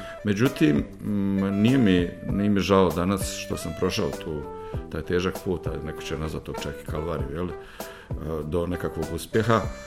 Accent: Sarajevo, Federation of Bosnia and Herzegovina, Bosnia & Herzegovina; moved away as an adult; also born or lived in Kreševo / Italy; now in Norway; Ja sam rođen u Sarajevu i odrastao veći dio svog života, znači to je bila nekakva relacija Kreševo-Sarajevo, ili Kreševo su bili vikendi, a većinom, a u Sarajevu sam živio najveći dio svog života.

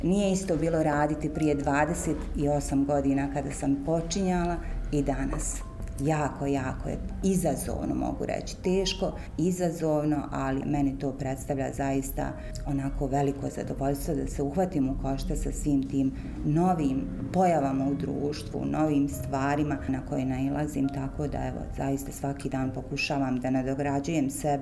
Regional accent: Brčko, Brčko District, Bosnia & Herzegovina; also born or lived in Lopare; Rođena sam u Loparama, ali naravno odrasla i osnovnu i srednju školu završila u Brčkom. Brčanka naravno.

